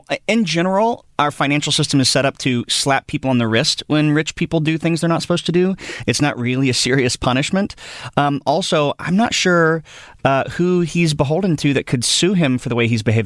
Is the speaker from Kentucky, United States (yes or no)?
no; Tennessee, United States; I am from East Tennessee.